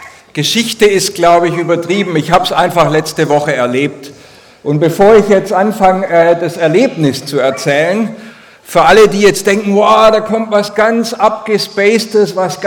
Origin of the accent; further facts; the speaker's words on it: Strümpfelbach, Baden-Württemberg, Germany; Dann sagt er, er kommt aus Strümpfelbach. Der Name ist nicht so wichtig, aber da bin ich nun mal geboren.